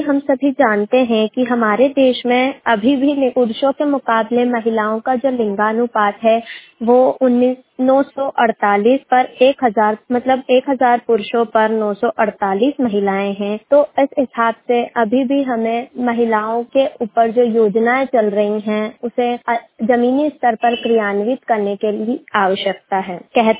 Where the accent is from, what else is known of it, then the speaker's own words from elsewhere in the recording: Indore, Madhya Pradesh, India; मैं इंदौर मध्य प्रदेश से हूँ